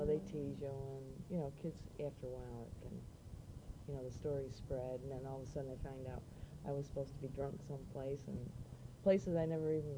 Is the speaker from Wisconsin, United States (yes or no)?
no; Binghamton, New York, United States; now in Buffalo, United States; No, not originally. No, I'm from Binghamton.